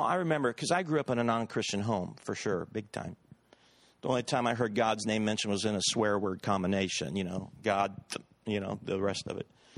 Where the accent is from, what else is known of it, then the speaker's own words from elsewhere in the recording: St. Joseph, Missouri, United States; A friend of mine back in my hometown in Missouri, St. Joseph, Missouri, has a little son named Jonah